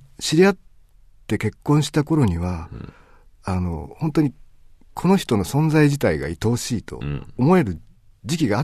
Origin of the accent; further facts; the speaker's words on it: Saitama, Japan; 例えば僕はまあ、埼玉出身で、まあ、東京から近いといえば近いんですけど